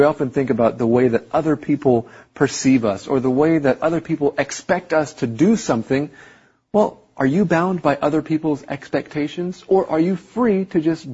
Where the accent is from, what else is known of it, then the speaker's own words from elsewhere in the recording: Taiwan; You know, I grew up in Taiwan. I'm American, but...I feel like I am as much Taiwanese as I am American.